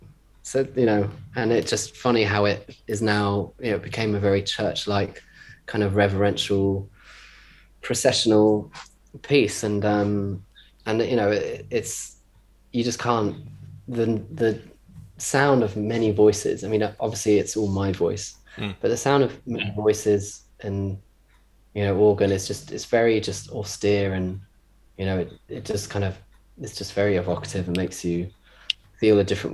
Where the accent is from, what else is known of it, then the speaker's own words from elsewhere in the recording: Cambridge, East of England, United Kingdom; now in London, United Kingdom; I was born in Cambridge, and I went to King's College School in Cambridge, and I was sang in the choir there